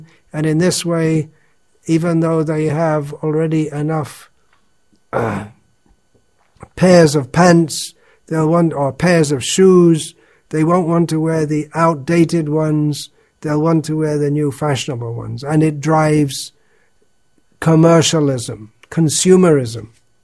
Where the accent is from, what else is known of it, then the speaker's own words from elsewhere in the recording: England, United Kingdom; I am an Englishman.